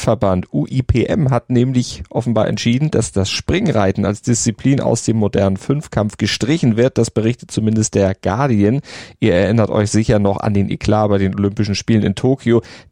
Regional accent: Northern Germany, Germany; Also bei uns in Norddeutschland ist das ja gang und gäbe

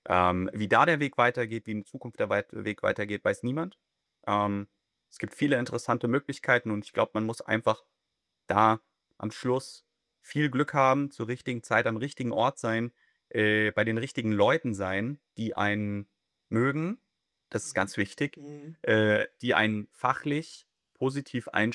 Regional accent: Frankfurt, Hesse, Germany; da ich Frankfurter bin, ich bin hier geboren in der Region, bin ich natürlich seit klein auf eingeimpfter Eintracht Frankfurt-Fan

